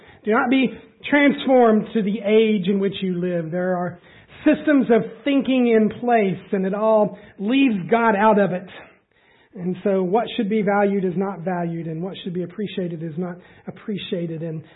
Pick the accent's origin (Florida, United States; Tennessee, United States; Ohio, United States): Tennessee, United States; I come from East Tennessee, lots of kind of independent fundamental churches there, generations of those